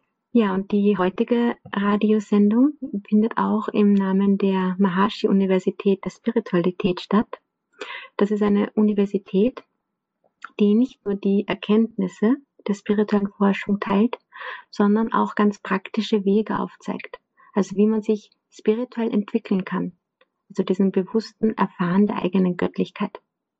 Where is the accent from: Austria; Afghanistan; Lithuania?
Austria; Lower Austria; ich komme aus Niederösterreich.